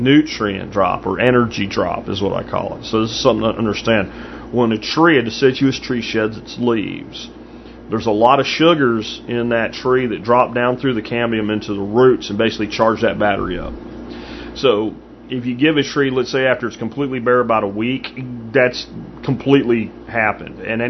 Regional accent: Pennsylvania, United States; Even where I grew up in Pennsylvania, they're a lot colder than we were.

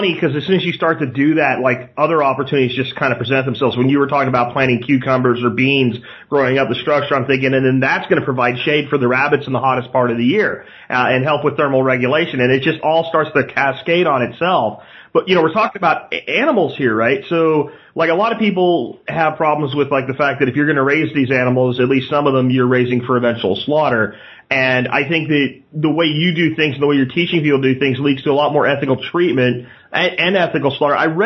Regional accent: Pennsylvania, United States; I'm from Pennsylvania. You're from Virginia, so you know what I'm talking about.

